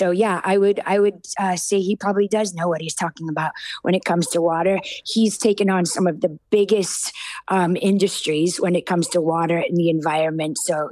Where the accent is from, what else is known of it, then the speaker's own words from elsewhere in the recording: California, United States; who's from my home state of California.